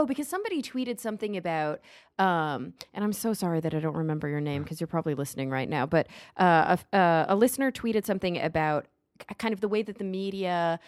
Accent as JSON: {"language": "English", "region": "Texas", "country": "United States", "tie": "born or raised there", "also_born_or_lived": "New York / Los Angeles", "said": "In the U.S., I grew up in Texas, then"}